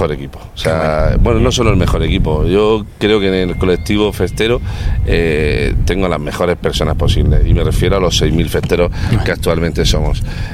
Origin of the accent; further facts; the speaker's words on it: Cartagena, Region of Murcia, Spain; Soy de Cartagena, nací en Cartagena, con un corazón cartagenero total. No soy antimurciano ni tonterías esas extremas que se llevan. No, yo siento mi tierra más que ninguna, y la mía es la mejor ciudad por delante de todas.